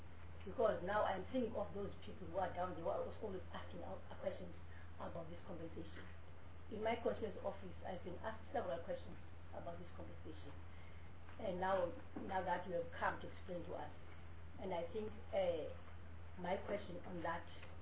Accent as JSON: {"language": "English", "region": "Eastern Cape", "country": "South Africa", "said": "I come from the Eastern Cape, that's why."}